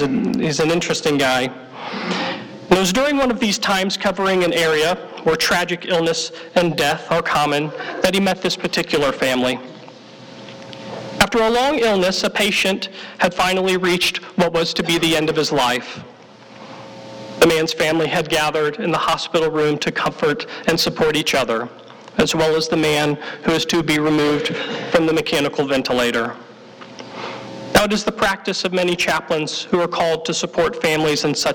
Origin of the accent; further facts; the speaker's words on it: Midwest, United States; I am a Midwesterner, born and raised, but we don't have nearly as many trees, nor do we have near as much snow.